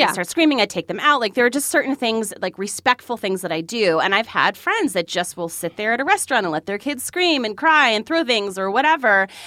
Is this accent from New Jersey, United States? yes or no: yes; New Jersey, United States; I mean, for me, I was living in Mississippi, and so I'm from New Jersey. I was really out of my element